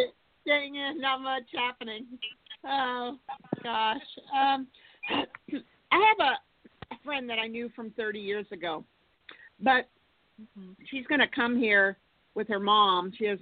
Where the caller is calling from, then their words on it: California, United States; I'm from California.